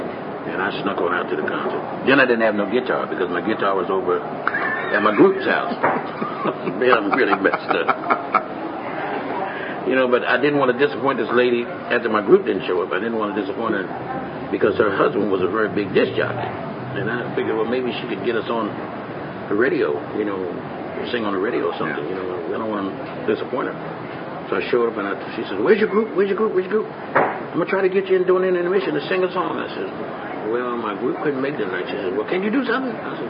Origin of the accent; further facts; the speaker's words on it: Philadelphia, Pennsylvania, United States; Basically, that's when we grew up in church in West Philadelphia.